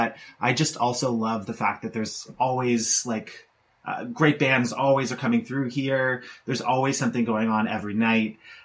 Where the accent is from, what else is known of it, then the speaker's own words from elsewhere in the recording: Dartmouth, Nova Scotia, Canada; and then we played in Montreal, in Dartmouth, my hometown, in Anakinish, in St. Andrews, Fredericton, Woodstock, and St. John as well.